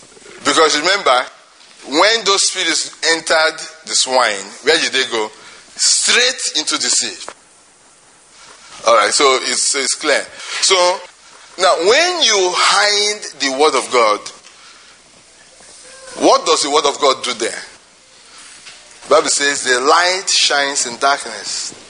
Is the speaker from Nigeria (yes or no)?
yes; Nigeria; Do you know, because when I normally come in and say I'm a Nigerian now, they will look at me and start saying I'm a black man.